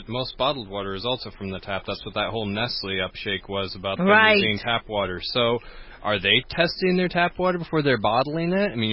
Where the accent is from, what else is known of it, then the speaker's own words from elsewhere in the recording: Michigan, United States; I'm actually from Michigan, you know.